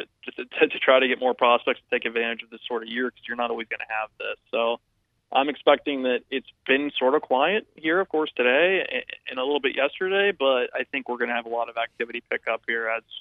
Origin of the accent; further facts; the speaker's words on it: Ohio, United States; I mean, I grew up in Ohio, but it was always fun watching them in the playoffs.